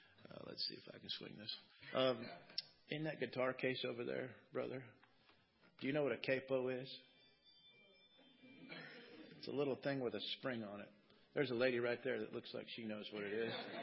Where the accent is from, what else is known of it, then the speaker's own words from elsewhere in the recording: Cody, Wyoming, United States; I grew up in Cody, Wyoming, as I mentioned a minute ago. And we still had parades on the 4th of July.